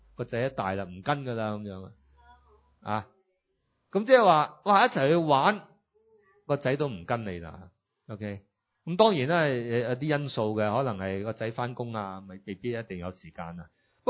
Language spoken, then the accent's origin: Cantonese; Macau; born there; 我3月10号生日，我在澳门出世。